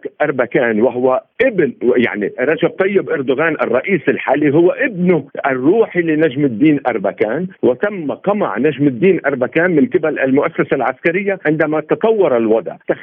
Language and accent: Arabic; Lebanon; وهذه الأزمة عندنا في لبنان، لبنان لا يوجد مفهوم الدولة الأمة، نحن عدة شعوب ضمن حي جغرافي ضيق